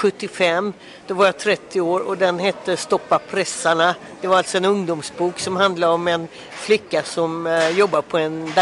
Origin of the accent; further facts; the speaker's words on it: Gothenburg, Västra Götaland County, Sweden; Jag är uppvuxen här i Göteborg, där bokmässan är. Min mamma var från Göteborg, min pappa var från Bohuslän. Så jag tycker att jag har ett ben i Göteborg och ett ben i Bohuslän.